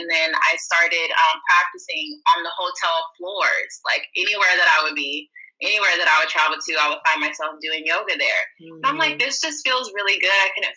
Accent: Long Beach, California, United States; I'm from Long Beach, California. I moved up here to the Bay Area in 2015

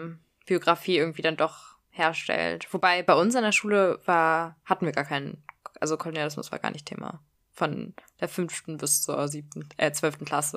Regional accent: Pakistan; weil meistens auf diese Frage von wegen, ich komme aus Pakistan

